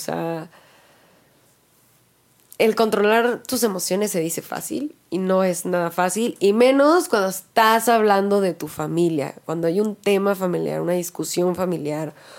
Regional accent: Cali, Valle del Cauca, Colombia; soy de Cali, Colombia.

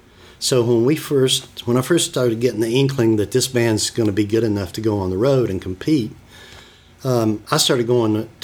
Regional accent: West Virginia, United States; And I grew up in Appalachia, up in West Virginia, so country music was always a part of my life.

